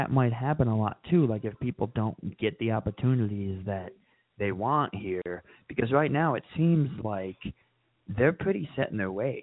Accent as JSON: {"language": "English", "town": "Albany", "region": "New York", "country": "United States", "tie": "born or raised there", "said": "right here in my hometown, the Pepsi Arena in Albany, New York."}